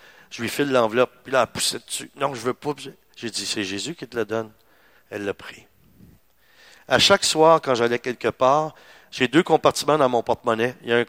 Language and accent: French; Granby, Quebec, Canada; Parce que moi, je suis de Granby, je suis plus proche de Montréal.